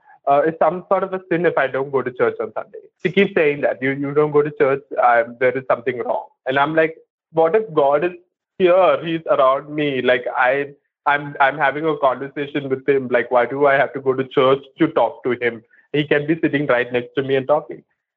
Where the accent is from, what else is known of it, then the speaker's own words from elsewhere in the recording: Kerala, India; accent: Malayali; English is a second language; And then I come to Bangalore and then I still have the Malayali accent